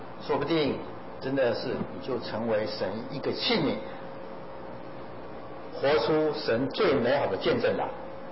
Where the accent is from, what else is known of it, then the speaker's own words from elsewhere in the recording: Chiayi, Chiayi County, Taiwan; 我是嘉义人，台湾的嘉义人，假使有人跟我说嘉义人都出什么好料，我很气啊，我会反击他的